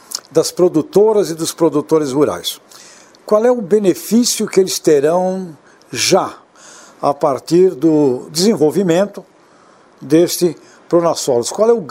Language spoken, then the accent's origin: Portuguese; Santos, São Paulo, Brazil; eu sou santista, nasci em Santos